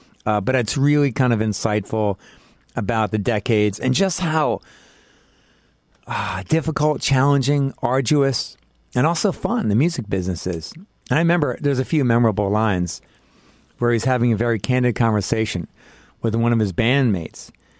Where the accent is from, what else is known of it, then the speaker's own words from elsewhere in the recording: Freehold, New Jersey, United States; I'm from Freehold, New Jersey, as I mentioned